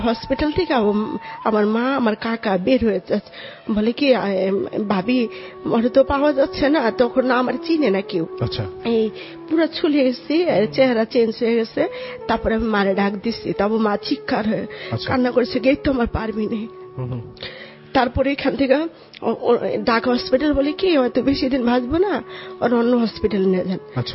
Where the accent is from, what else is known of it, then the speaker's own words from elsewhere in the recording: Dhaka, Dhaka Division, Bangladesh; born there; আমি ঢাকা।